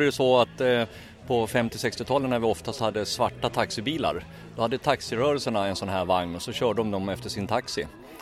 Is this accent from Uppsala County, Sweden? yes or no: yes; Enköping, Uppsala County, Sweden; kommer från Enköping.